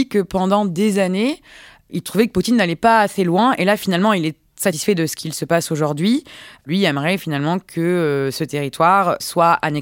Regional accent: France; moi, me surprend en tant que Français

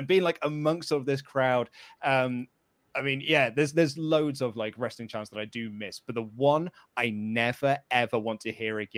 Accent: United Kingdom; Well, I mean, as a British wrestling fan, like we are good for our chance

